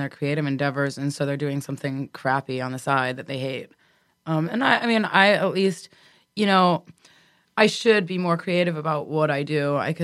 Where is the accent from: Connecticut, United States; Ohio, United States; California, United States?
Connecticut, United States; A combination of things. I grew up in Connecticut.